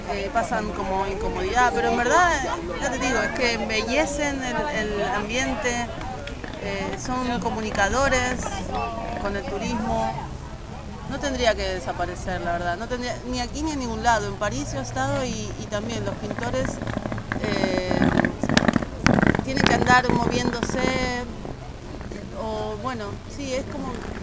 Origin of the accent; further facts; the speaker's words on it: Buenos Aires, Argentina; Yo vengo de Buenos Aires, de la capital, y en la capital, en una ciudad grande